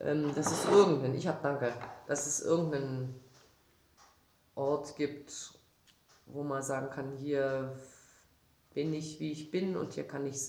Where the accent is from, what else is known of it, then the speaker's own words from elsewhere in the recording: Berlin, Germany; now in Southern Germany; was ich in meiner Heimat nicht war und was ich hier, bin ich die Zugezogene, die Fremde, die Berlinerin in Süddeutschland